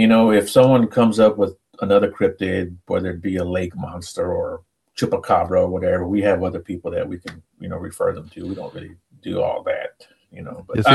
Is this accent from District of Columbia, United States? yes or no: no; Houston, Texas, United States; Yeah, I was born and raised here in Houston, and I lived outside of San Antonio for a little bit, but I moved back here to Houston.